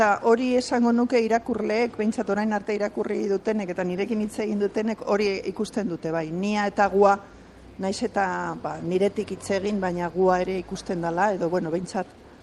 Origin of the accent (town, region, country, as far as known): Basauri, Basque Country, Spain; born or raised there; also born or lived in Burgos